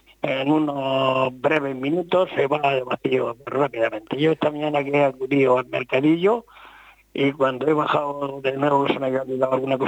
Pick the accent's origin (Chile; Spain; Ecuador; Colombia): Spain; Cajitán, Region of Murcia; born there; Yo nací allí, nací en Cajitán